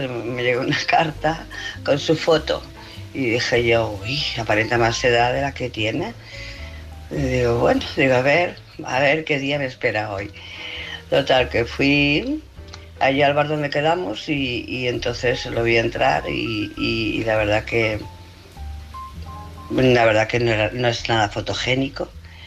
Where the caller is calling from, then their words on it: Barcelona, Catalonia, Spain; de Barcelona.